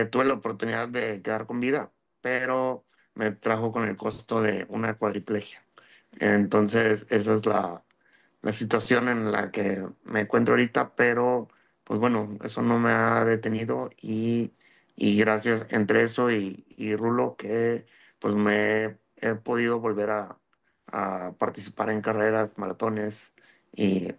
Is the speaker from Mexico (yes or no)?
yes; Matamoros, Tamaulipas, Mexico; Yo soy de Matamoros, Tamaulipas. Y estudié gastronomía, soy chef